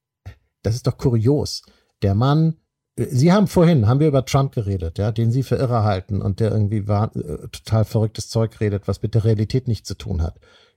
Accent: Germany; als Deutscher tut man sich ja mit so Siegesplänen immer schwer

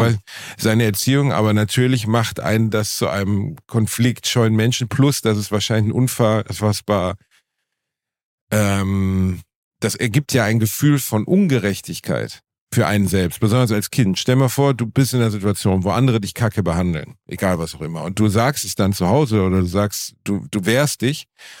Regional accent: Gelsenkirchen, North Rhine-Westphalia, Germany; Weil das war natürlich, also Gelsenkirchen-Rotthausen, Digga, verstehst du? Das war jetzt nicht, ich bin ja nicht auf dem Internat Salem aufgewachsen, sondern ich bin im Problembezirk des Problembezirks aufgewachsen.

